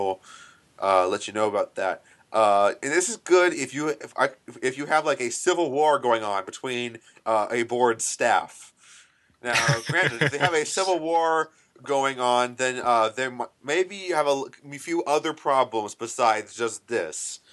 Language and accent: English; California, United States; I'm a Californian, not necessarily for anybody, but not used to it.